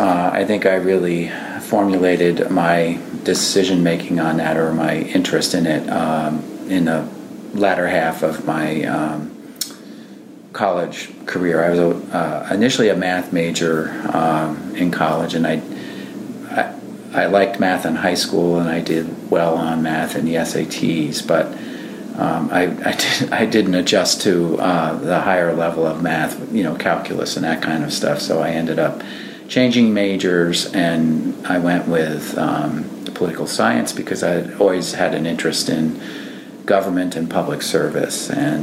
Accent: New Jersey, United States; No, I grew up in New Jersey.

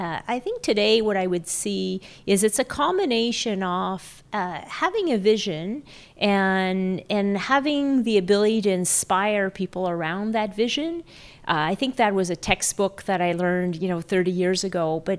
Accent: Montreal, Quebec, Canada; I grew up in Montreal, a little French-Canadian girl with my twin brother. And I grew up in Quebec City, Montreal, and came to McGill.

